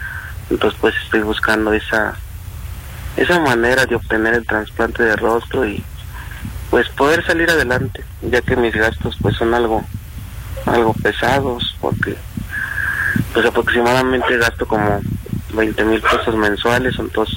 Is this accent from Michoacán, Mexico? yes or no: yes; Michoacán, Mexico; now in Querétaro, Mexico; Soy originario de Michoacán, pero vivo en Querétaro. Ya tengo como 10 años viviendo en Querétaro.